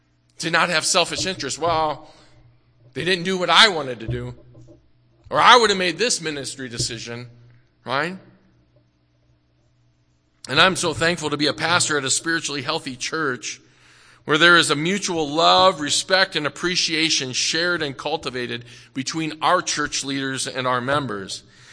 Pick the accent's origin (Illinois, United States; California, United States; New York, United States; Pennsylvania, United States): Illinois, United States; I'm from the Midwest, grew up west of Chicago in Ogle County, the leading corn-producing county in the state of Illinois.